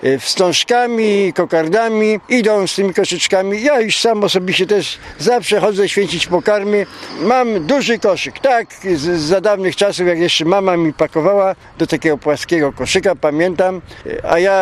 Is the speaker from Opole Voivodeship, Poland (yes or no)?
yes; Chruścice, Opole Voivodeship, Poland; ja jestem z Chruścic, wsi, która słynęła z tego, że wyplatano kosze